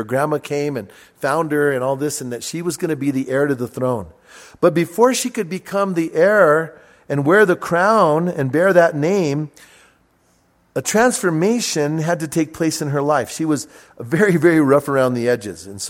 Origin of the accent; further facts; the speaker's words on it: Bernalillo, New Mexico, United States; Me and my brothers, we grew up outside. I grew up in Bernalillo.